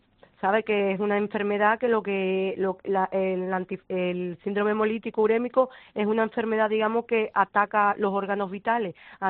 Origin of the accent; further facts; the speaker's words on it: Isla Cristina, Andalusia, Spain; Sí, yo soy de Isla Cristina.